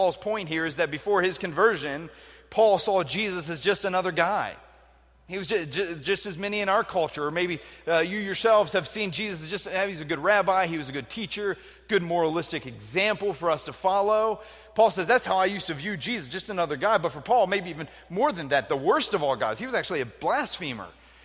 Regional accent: United States; I'm an American. And so Americans are Christians, right? That's why I was brought up to believe that to be American was to be a Christian.

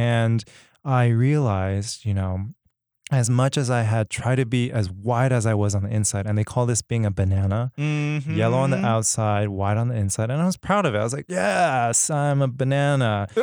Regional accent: United States; For the longest time, you know, I grew up in America trying to be as American, quote unquote, as I could be.

